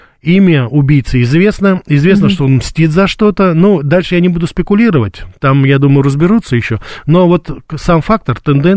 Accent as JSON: {"language": "Russian", "country": "Russia", "tie": "born or raised there", "said": "я родился и вырос в России, и я имею очень отдаленное представление, что сейчас там вот действительно происходит."}